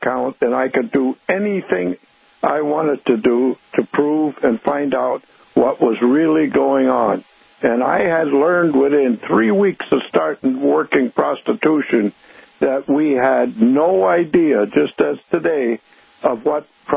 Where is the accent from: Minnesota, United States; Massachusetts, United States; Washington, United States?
Minnesota, United States; And since I was from Minnesota, he told me, why didn't I take care of my own problems?